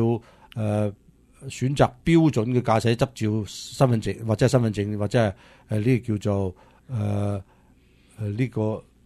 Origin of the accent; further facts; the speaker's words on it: United States; 我哋美国人